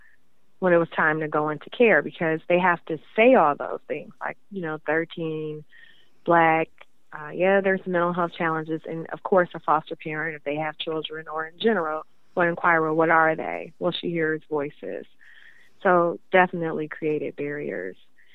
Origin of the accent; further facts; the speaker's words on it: Cleveland, Ohio, United States; Okay, well, I'm from Cleveland, Ohio, and I am, I'm 31 now